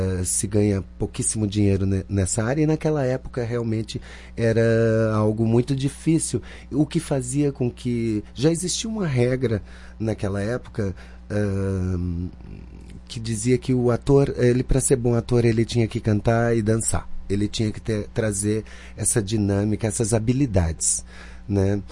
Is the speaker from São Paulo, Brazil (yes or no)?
no; João Pessoa, Paraíba, Brazil; moved away as an adult; eu sou paraibano. Nasci em João Pessoa, na capital da Paraíba. Sou o último filho de 9 da Dona Maria Antônia, já não está aqui entre nós, né? E vim para cá aos 19, quase 20 anos